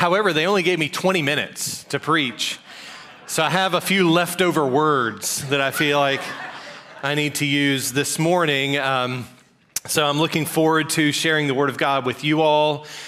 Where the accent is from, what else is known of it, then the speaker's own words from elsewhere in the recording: Georgia, United States; my church where I grew up in South Georgia